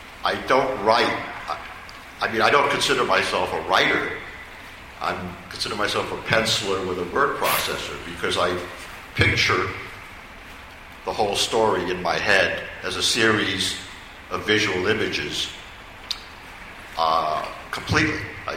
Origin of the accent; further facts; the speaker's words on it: New York City, New York, United States; I grew up in New York City, And, you know, our only touchstone to, my only touchstone to my Japanese American culture was that there was a Japanese American Buddhist church